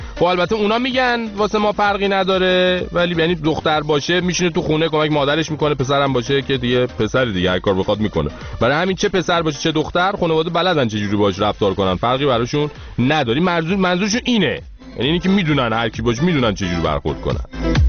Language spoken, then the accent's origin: Persian; Iran; با افتخار به دانش آموزان گفتم من ایرانیم